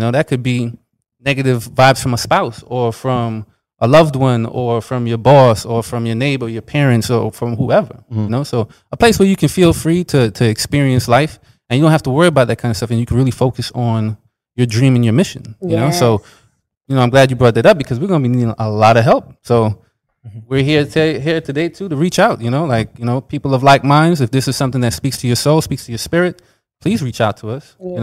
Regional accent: New York, United States; So growing up, like, I'm from New York too.

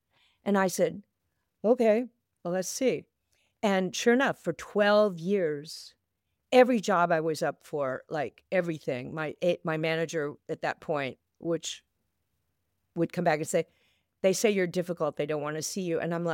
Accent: Texas, United States; I'm from Texas. I'm from Middle America.

